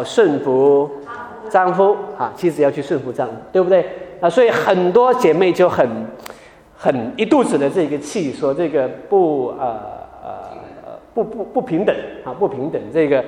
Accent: China; 我是在中国大陆长大的

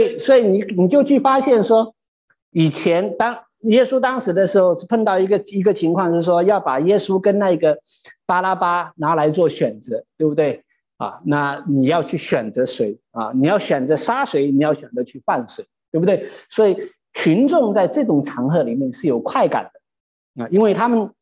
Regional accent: China; 我不知道我是在大陆长大的

